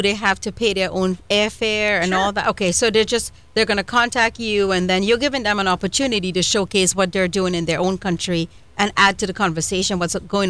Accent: Trinidad & Tobago; And I was born and raised in Trinidad, and I'd never taken one of those tours.

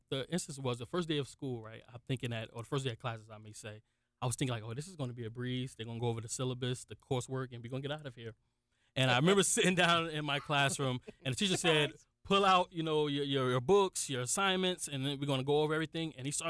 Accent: Newark, New Jersey, United States; because people always ask me, how was it growing up in Newark, New Jersey?

